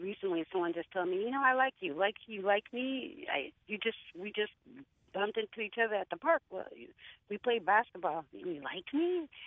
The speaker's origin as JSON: {"language": "English", "town": "Meriden", "region": "Connecticut", "country": "United States", "tie": "born or raised there", "said": "I grew up in Meriden."}